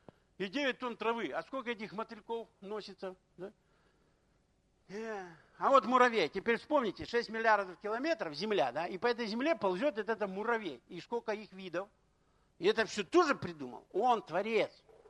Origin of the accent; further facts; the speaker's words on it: Ukraine; Я с Украины, поэтому у меня коники эти остались все.